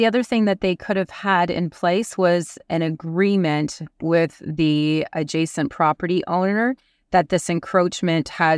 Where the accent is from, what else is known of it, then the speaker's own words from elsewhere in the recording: Ontario, Canada; I know I'm originally from Ontario